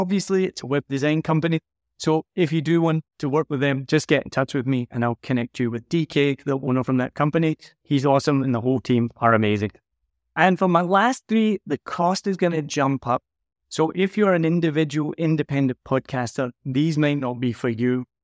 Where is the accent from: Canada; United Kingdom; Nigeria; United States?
United Kingdom; Scotland; I'm Scottish. I don't like to spend money.